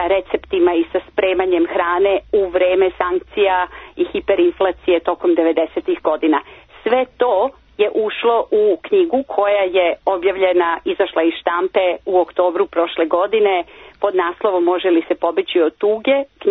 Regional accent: Serbia; prevesti na srpski jezik, to je moj maternji jezik

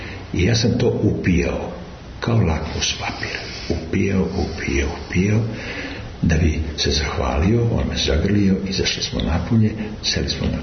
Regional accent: Niška Banja, Southern and Eastern Serbia, Serbia; Odakle si ti, rekao iz Niške Vanje.

